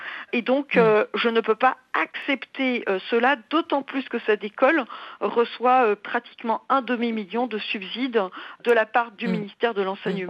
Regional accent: Algeria; also born or lived in Ukraine; moi, je suis née en Ukraine d'une mère chypriote grecque et d'un père algérien. Donc, en 75, nous nous installons en Algérie

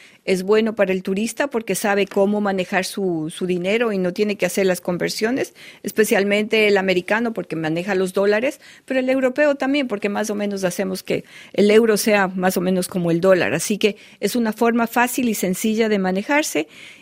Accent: Ecuador; estamos conscientes como gobierno y como ciudadanos ecuatorianos de que las Islas Galápagos no son nuestras

